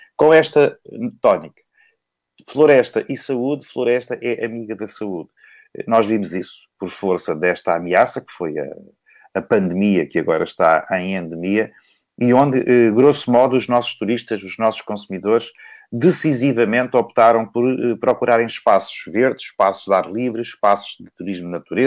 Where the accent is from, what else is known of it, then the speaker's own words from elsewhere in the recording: Tentúgal, Coimbra, Portugal; eu sou de Tentúgal, que é uma vila aqui bem perto de Coimbra, fica aqui entre Coimbra e a Figueira da Foz